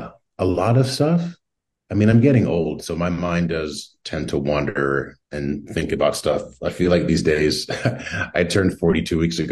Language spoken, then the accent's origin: English; New York, United States; which I thought was fascinating as a New Yorker because I can't go three steps without looking at garbage.